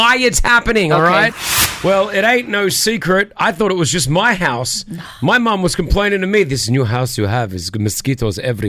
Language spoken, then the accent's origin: English; Australia; growing up in Australia, this is what every day was, mosquitoes and flies all the time.